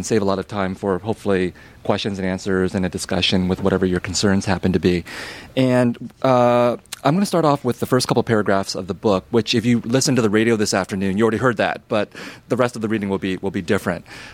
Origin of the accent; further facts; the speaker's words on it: San Jose, California, United States; I was growing up in San Jose, California during the 1980s, and I would go to these Vietnamese community celebrations